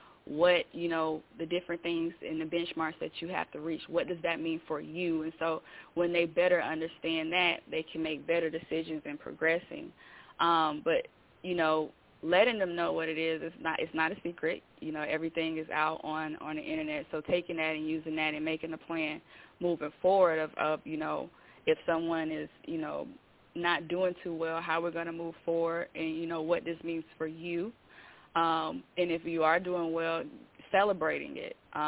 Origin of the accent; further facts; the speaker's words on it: Jacksonville, Florida, United States; Jacksonville, Florida.